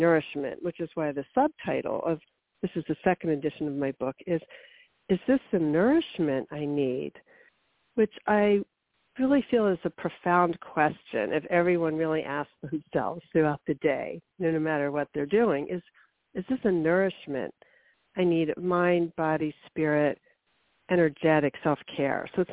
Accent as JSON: {"language": "English", "town": "Philadelphia", "region": "Pennsylvania", "country": "United States", "said": "And I'm from Philadelphia and love pretzels."}